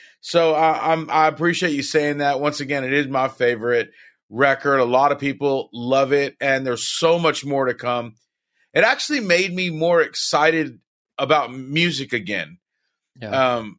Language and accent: English; Victoria, British Columbia, Canada; Weston's from my hometown of Victoria